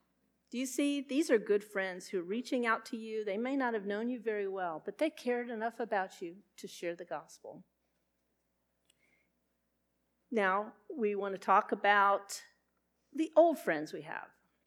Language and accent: English; Texas, United States; So Pam and I found out we're both from Texas.